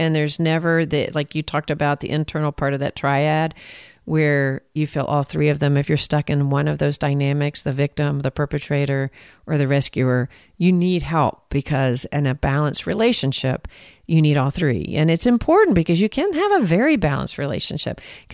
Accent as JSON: {"language": "English", "region": "Texas", "country": "United States", "said": "I always can tell I'm from Texas when I say that."}